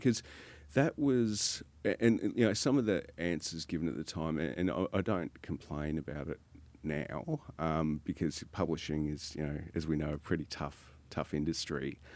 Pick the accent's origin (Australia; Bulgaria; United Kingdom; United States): Australia; I thought, you know, they've just put me on the short list because I'm Australian